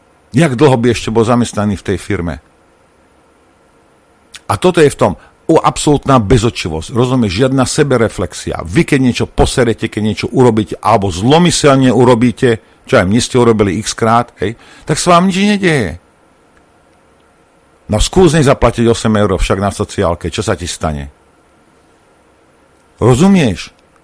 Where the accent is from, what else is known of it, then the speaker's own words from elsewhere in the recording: Lučenec, Bratislava Region, Slovakia; born there; Jak ja som sa narodil v Učenci.